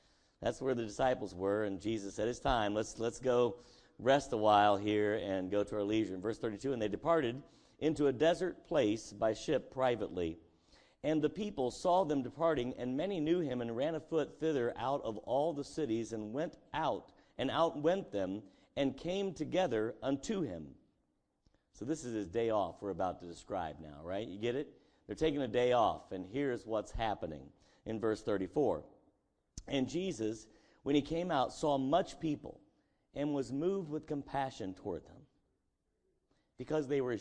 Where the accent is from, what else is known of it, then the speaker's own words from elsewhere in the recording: Indiana, United States; And I grew up in Indiana.